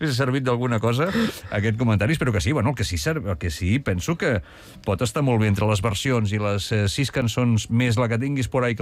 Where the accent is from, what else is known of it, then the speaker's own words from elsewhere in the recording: Sant Quintí de Mediona, Catalonia, Spain; now in Vilafranca del Penedès, Spain; que sóc de Sant Quintí, també... Ara ja estic aquí a Vilafranca fa molts anys